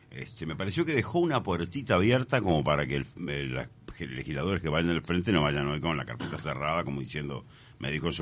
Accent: Uruguay; Yo soy un feliz uruguayo, me encanta ser de este lugar.

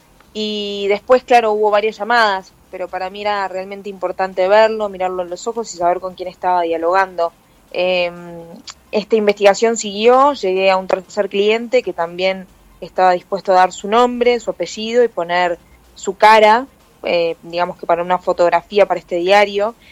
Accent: Uruguay; moved away as an adult; now in Madrid, Spain; me fui de Uruguay prácticamente en invierno, llegué después, estuve invierno acá también

